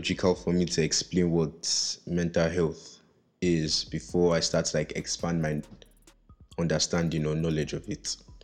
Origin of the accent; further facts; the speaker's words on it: Nigeria; I'm a Nigerian living in Nigeria